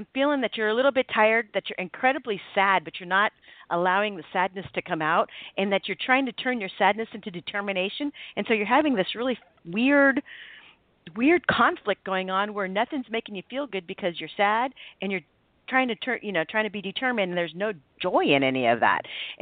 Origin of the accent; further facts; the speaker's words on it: Oakland, California, United States; I come from Oakland, but my family comes from the island of Java in Indonesia.